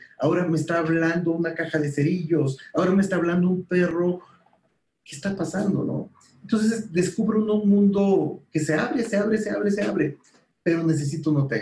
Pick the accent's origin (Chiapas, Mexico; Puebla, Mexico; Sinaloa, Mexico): Chiapas, Mexico; Motozintla; Sí, porque es vivir en mi pueblo, en Motocintla, las montañas, etc.